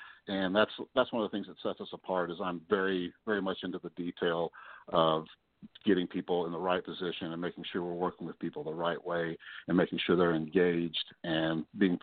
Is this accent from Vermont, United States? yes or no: yes; Vermont, United States; And I'm actually trying to do a few more workshops in my home state of Vermont, which I have not done as much of.